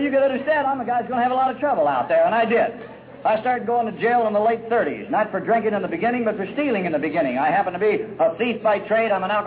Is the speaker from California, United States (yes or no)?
yes; Los Angeles, California, United States; being born and raised in L.A., being Irish and Italian, I'm sure it had something to do with it.